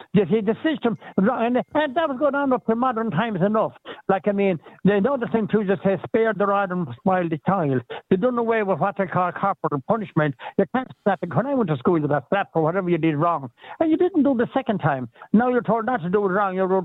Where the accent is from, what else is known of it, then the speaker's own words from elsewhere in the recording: Ireland; You see, living in an area where all, even our children are learning Irish, you have to be proud of being Irish.